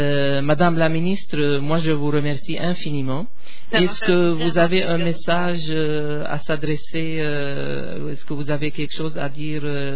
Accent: Syria; now in Canada; نحن كسوريين

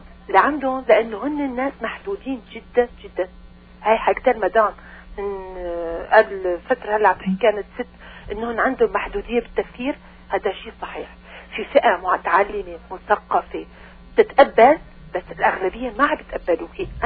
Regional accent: Syria; أنا سورية، أوكي؟

